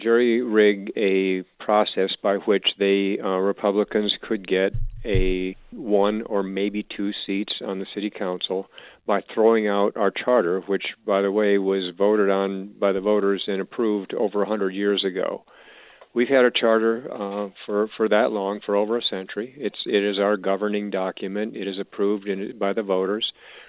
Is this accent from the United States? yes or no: yes; Michigan, United States; I can relate. We grew up in Michigan, same thing.